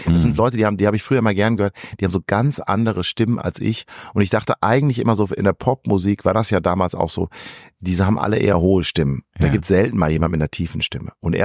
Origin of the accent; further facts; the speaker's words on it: Ibbenbüren, North Rhine-Westphalia, Germany; habe ich mal 1,5, 2 Jahre in so einem Knabenchor gesungen in Ibbenbüren in meiner Heimatstadt